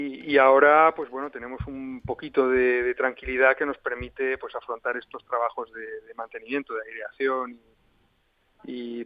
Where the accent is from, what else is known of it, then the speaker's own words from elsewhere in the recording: Valencian Community, Spain; yo si me pusiera en los zapatos del jugador valenciano, como valenciano que soy